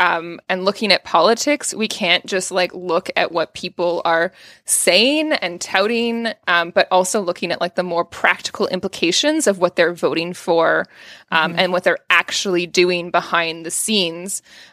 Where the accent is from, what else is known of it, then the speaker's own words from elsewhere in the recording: Canada; because us being Canadian